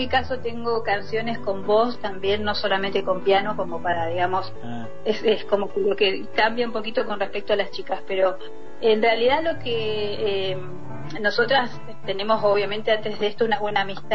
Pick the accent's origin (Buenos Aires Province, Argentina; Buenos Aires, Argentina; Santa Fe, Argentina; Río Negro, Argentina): Río Negro, Argentina; Cipolletti; born there; now in Plottier, Argentina; yo en realidad soy nacida en Cipolletti, en Río Negro, soy rionegrina, pero hace 20 años que vivo acá en la provincia y estoy en la ciudad de Plotier.